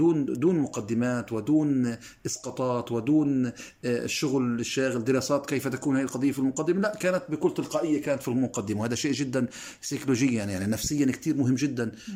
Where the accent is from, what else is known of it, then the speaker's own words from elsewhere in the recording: Palestine; يحسب لنا كفلسطينيين بشكل قوي ورائع. فلهذا أنا الداخل الفلسطيني، أنا يعني مشبع فيه بالمحبة وبالانتماء.